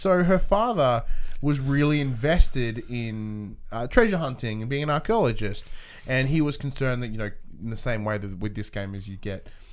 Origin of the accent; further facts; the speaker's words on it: Australia; But there's one really cool thing, being Australian as we are.